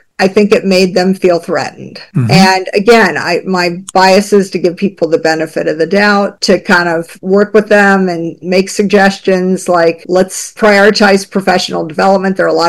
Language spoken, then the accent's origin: English; the South, United States; And I grew up in the South. We have a saying, you dance with the date that brung you.